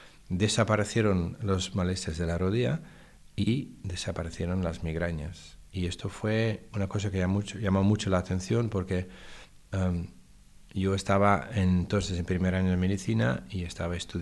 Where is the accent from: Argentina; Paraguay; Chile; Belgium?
Belgium; Spanish is a second language; moved away as an adult; also born or lived in United States; Yo quería volver a Europa. Yo soy de Bélgica. Después de 10 años en Estados Unidos